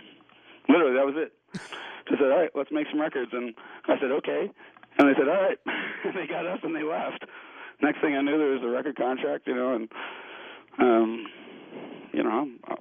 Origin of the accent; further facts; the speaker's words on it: Minneapolis, Minnesota, United States; the band name came from a song I wrote called … which was about the school that I grew up at in Minneapolis. It was my grade school, Marcy Open School in Minneapolis.